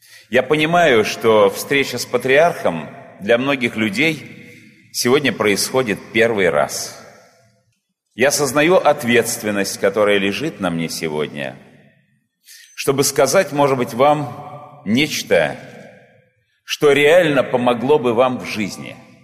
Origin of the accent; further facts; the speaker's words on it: Saint Petersburg, Russia; я выступаю впервые именно в Санкт-Петербурге, в своем родном городе.